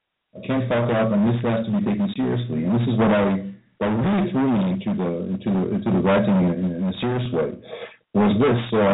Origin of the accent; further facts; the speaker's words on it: France; English is a second language; also born or lived in United States; now in Denmark; I'm French. I live in the States when I was a kid, so this explains my horrible accent. And I write both in French and English.